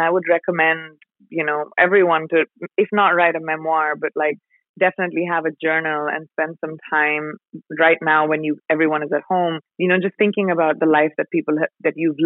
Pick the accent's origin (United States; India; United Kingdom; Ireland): India; especially because I'm Indian